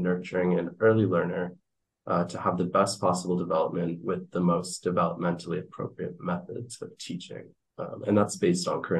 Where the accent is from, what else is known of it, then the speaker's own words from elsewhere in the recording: Canada; I grew up here in Canada